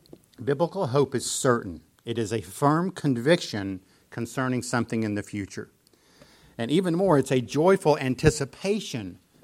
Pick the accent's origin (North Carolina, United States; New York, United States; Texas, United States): North Carolina, United States; I was born 1954. The reason I wanted to be born then is because I was from North Carolina.